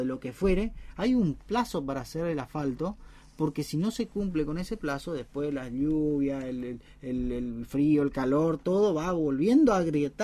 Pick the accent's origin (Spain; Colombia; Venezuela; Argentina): Argentina; Yo, como argentino